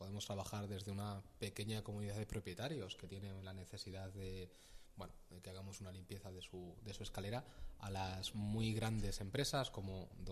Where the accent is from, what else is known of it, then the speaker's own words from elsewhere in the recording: Puertollano, Castilla-La Mancha, Spain; Me quería Castilla-La Mancha porque yo vengo de allí. Yo soy manchego, soy de Puerto Llano